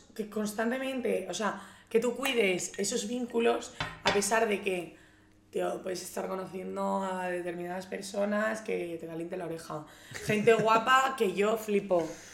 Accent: Asturias, Spain; yo soy de Asturias, pero Asturias se me ha quedado muy pequeño

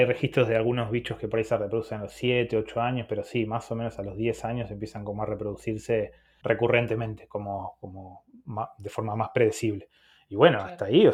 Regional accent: Tierra del Fuego, Argentina; Sí, yo soy de acá de Tierra del Fuego y cuando era chico me gané una guía de aves

